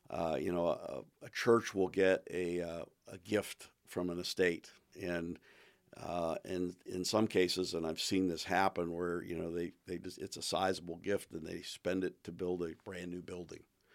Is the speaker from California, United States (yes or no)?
no; Pennsylvania, United States; I came from Pennsylvania, and Dale Carnegie was one of the you know, the steel guys.